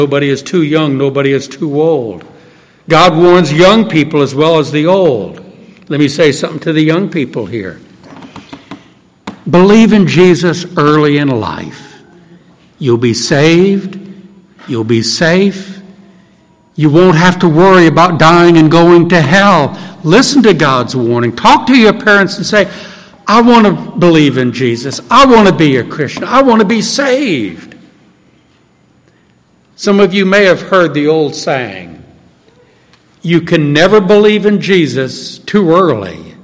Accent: New Orleans, Louisiana, United States; I'm from New Orleans, as you know, and my mind still goes back to August 1969, Hurricane Camille.

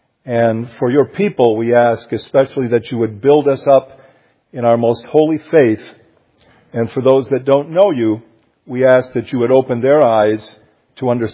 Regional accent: Grand Rapids, Michigan, United States; I grew up in Grand Rapids, Michigan.

